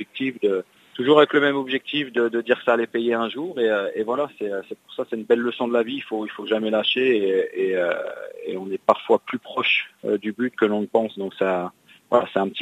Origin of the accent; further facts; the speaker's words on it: France; rentrer en France, de reprendre un cursus normal, c'est-à-dire dans mon pays d'origine, puisque je suis franco-luxembourgeois.